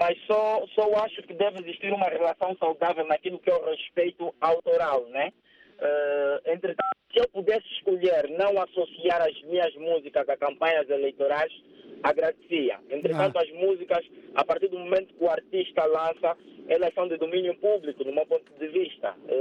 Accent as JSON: {"language": "Portuguese", "country": "Angola", "said": "Eu, enquanto angolano, eu tenho 35 anos de idade"}